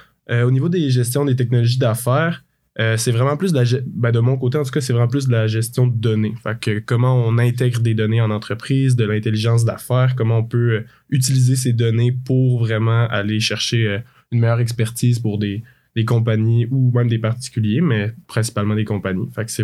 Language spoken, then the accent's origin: French; Sherbrooke, Quebec, Canada; J'ai grandi à Sherbrooke. Je suis à l'Université de Sherbrooke